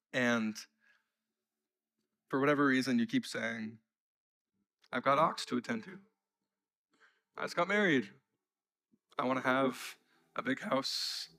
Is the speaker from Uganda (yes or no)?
no; Canada; even though we're Canadian and we have privacy issues.